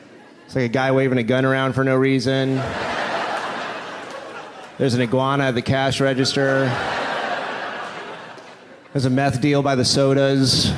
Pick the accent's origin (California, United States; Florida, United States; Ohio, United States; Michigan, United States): Florida, United States; Jacksonville; I'm from Jacksonville, Florida.